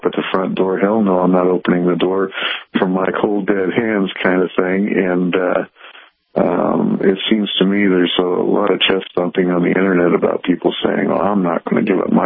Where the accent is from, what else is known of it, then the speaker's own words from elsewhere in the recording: Illinois, United States; I am from Illinois, where we have a red flag law